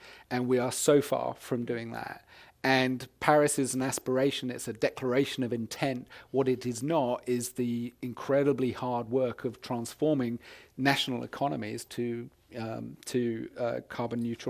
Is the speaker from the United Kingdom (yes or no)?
yes; United Kingdom; being a British diplomat was a very particular kind of thing